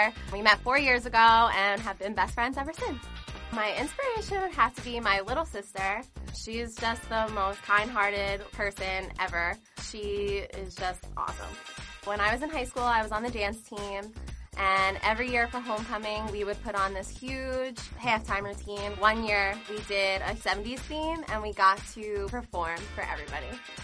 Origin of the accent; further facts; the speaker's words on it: Hazlet, New Jersey, United States; I am from Hazlitt, New Jersey, and I am a fifth-year veteran.